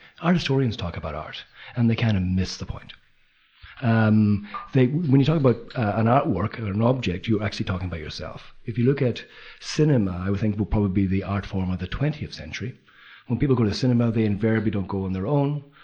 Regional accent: Ireland; When I grew up in Ireland, there's a little bit of a kerfuffle about a border

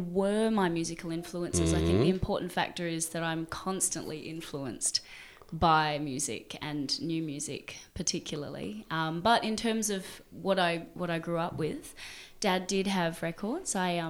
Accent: Kununurra, Western Australia, Australia; Ah, well, I can tell you where I grew up. In Kununurra in the northeast Kimberley.

